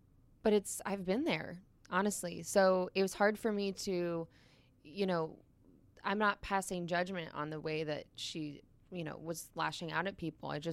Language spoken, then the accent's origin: English; Florida, United States; I'm from Florida.